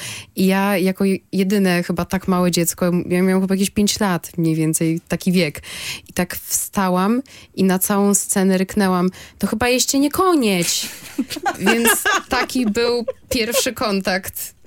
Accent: Olsztyn, Warmian-Masurian Voivodeship, Poland; Ja z kolei wychowałam się na Wydziale Weterynarii w Olsztynie

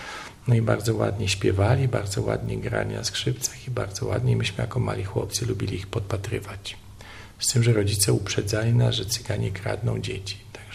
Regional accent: Gdańsk, Pomeranian Voivodeship, Poland; also born or lived in Warsaw; Z tamtych czasów ja w ogóle Warszawy nie pamiętam, tylko Gdańsk. Tu Gdańsk pamiętam jako małe dziecko i to Górny Wrzeszcz. Górny Wrzeszcz to była moja domena.

